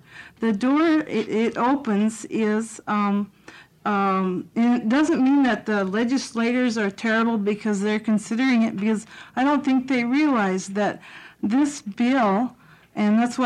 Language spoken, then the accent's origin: English; Salem, Oregon, United States; from Salem, Oregon.